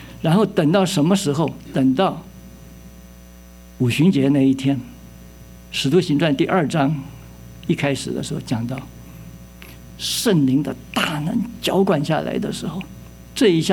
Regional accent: China; 他们变卖一切所有的，叫我们中国人都惭愧。

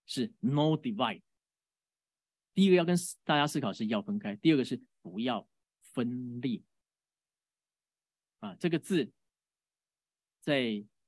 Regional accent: Taiwan; 我们台湾人虽然中文不怎么标准，但是我们台湾人很有人情味。

